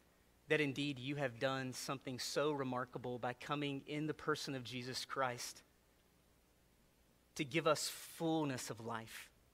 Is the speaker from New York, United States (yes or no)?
no; Georgia, United States; also born or lived in West Virginia; when I grew up in Georgia and then in West Virginia and in a military family, we moved around a lot.